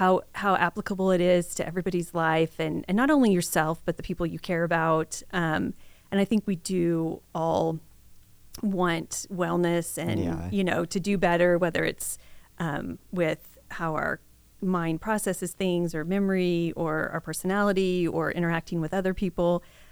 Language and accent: English; Harper, Kansas, United States; also born or lived in Clearwater; So I grew up in my early childhood was in Harper, but I moved here to Clearwater my freshman year.